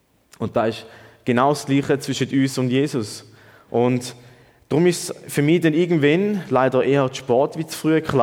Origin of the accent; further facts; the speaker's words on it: Switzerland; accent: Swiss German; ich rede Schweizerdeutsch